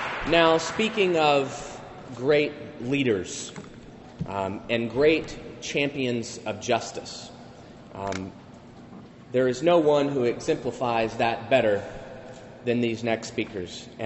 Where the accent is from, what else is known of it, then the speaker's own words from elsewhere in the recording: the South, United States; Being here is an important reminder that growing up in the South made me the person I am today.